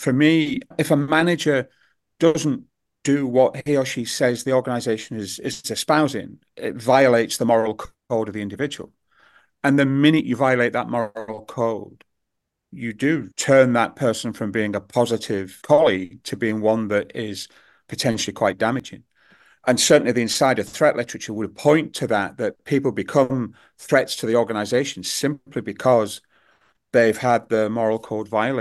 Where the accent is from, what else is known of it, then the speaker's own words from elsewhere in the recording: Liverpool, North West England, United Kingdom; Sorry, I'm from Liverpool. I can't help it.